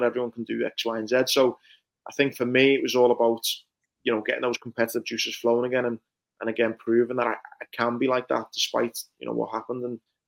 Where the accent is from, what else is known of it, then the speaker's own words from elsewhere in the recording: Bootle, North West England, United Kingdom; I look at my life growing up in Bootle